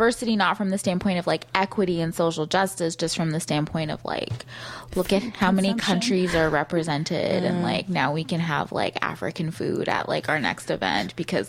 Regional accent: St. Catharines, Ontario, Canada; you have like more money than like those white people I grew up with in St. Catharines, like times two.

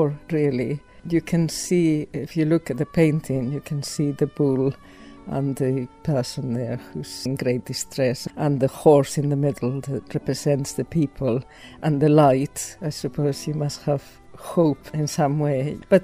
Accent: San Sebastian, Basque Country, Spain; I'm from San Sebastian in the Basque Country, and I have been to Guernica.

